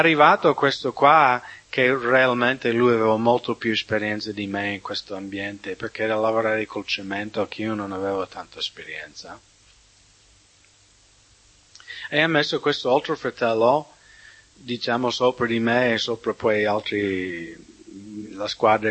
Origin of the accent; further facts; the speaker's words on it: United States; Italian is a second language; Quando ero piccolo, perché in America si usa tanto di fare la caccia, specialmente nelle mie zone.